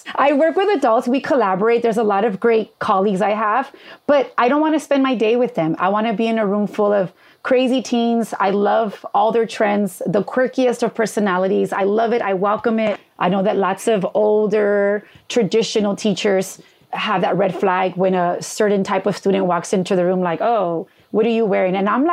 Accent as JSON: {"language": "English", "town": "Los Angeles", "region": "California", "country": "United States", "tie": "born or raised there", "said": "So, you know, I grew up in East LA and, you know, I was in high school, very into fitness."}